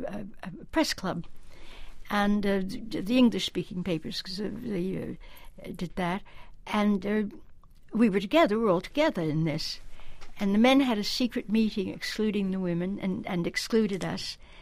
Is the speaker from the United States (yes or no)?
no; Canada; now in Paris, France; I am Canadian. I'm not something else. It's my passport.